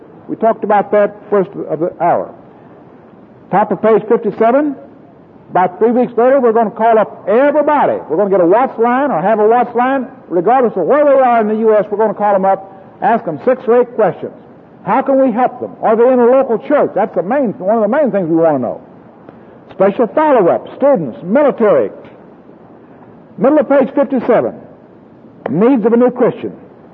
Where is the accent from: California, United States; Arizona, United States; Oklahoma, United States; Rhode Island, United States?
Oklahoma, United States; Oklahoma City; In Oklahoma City, my hometown, one night, after all the cars were gone except the co-labor corps and the counselors and the inquirers